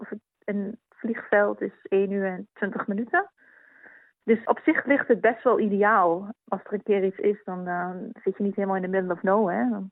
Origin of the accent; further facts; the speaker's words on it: Eibergen, Gelderland, Netherlands; now in Buxton, United Kingdom; Ik ben opgegroeid in Achterhoek, in Eibergen. En ik ben in het buitengebied daar opgegroeid, geboren en getogen.